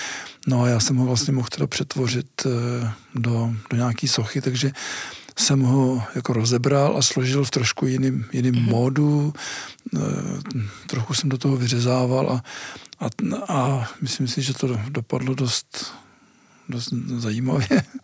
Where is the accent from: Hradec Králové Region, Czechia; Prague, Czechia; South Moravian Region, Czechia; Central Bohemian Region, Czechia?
Prague, Czechia; já teda jsem vyrůstal ve Vysočanech